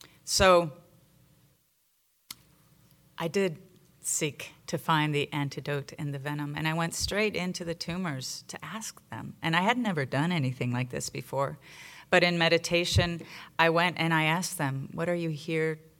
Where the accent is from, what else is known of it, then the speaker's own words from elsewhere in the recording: Venezuela; And I grew up in Venezuela, so mangoes were something that I could relate to.